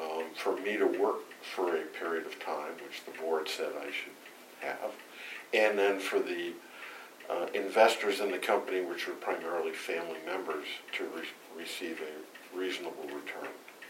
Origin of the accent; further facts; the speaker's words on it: Princeton, New Jersey, United States; born there; I was born in Princeton, New Jersey.